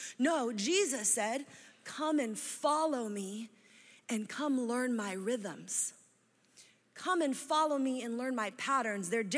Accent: San Francisco, California, United States; It's like if you came to my hometown and you were like … have you heard of the Golden Gate Bridge?

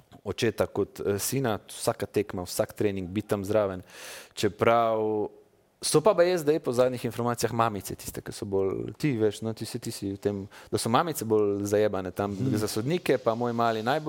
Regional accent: Velenje, Styria, Slovenia; Vi vete, da jaz prihajam iz Velenja. Tam je bilo specifično okolje

